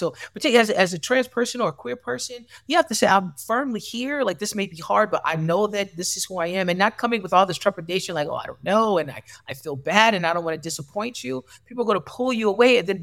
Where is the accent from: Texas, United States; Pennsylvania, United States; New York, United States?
New York, United States; Buffalo; now in New York City, United States; I've been here in New York City now for 22 years. I'm from Buffalo, but a part of the moving away was being able to explore my gender identity